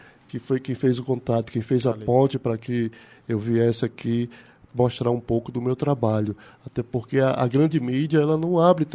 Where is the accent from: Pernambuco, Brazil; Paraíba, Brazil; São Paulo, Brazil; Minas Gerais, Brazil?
Paraíba, Brazil; Essa que eu fiz justamente para expor esse nosso prazer de ser paraibano, né?